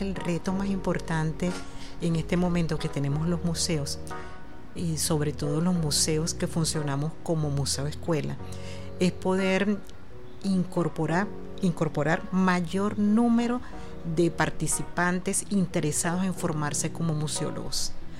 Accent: Venezuela; el patrimonio de cada uno de todos nosotros como venezolanos

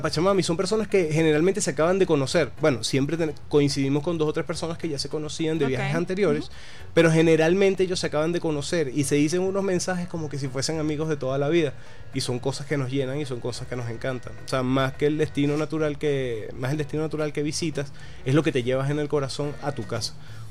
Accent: Caracas, Capital District, Venezuela; nosotros como caraqueños la tenemos ahí, y como nosotros asistimos al Ávila, creemos que todos lo hacen

